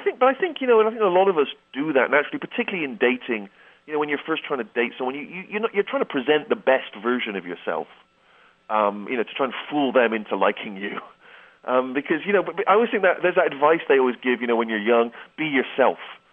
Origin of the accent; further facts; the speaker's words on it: Bristol, South West England, United Kingdom; or he'd studied in my hometown of Bristol